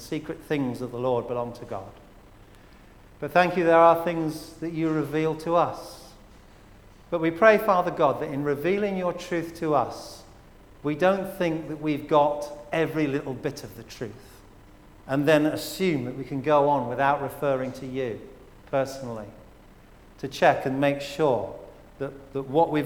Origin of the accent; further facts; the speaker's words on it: Poole, South West England, United Kingdom; also born or lived in London; Actually, I was born in London. I only lived there for a year, and then my parents went to Poole. And I grew up in Poole.